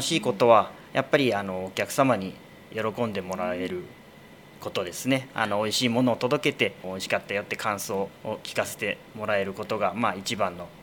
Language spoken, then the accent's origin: Japanese; Fujisawa, Kanagawa, Japan; 私はあのこの藤沢市の片瀬で生まれて片瀬で育って